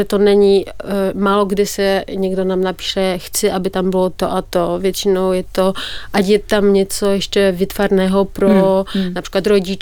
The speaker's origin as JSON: {"language": "Czech", "country": "Poland", "second_language": "Czech", "lives_now": "Czech Republic", "said": "ta zkušenost bydlení tady a to, že jsem z Polska"}